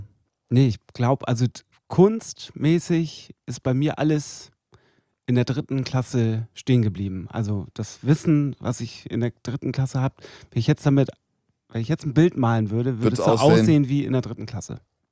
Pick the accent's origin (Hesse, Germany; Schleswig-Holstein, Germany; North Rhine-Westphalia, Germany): Schleswig-Holstein, Germany; Wedel; Also es gab bei uns in Wedel, ist ja eine, quasi, was ist das, ein Vorort von Hamburg?